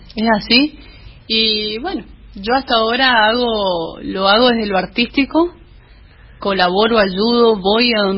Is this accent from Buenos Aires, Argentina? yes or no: no; Chaco, Argentina; este amor hacia mi pueblo chaqueño